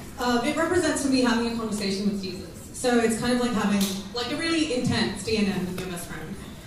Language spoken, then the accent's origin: English; India; And being Indian, it's just 10 times worse because being Indian means that all your Indian aunties are all up in your business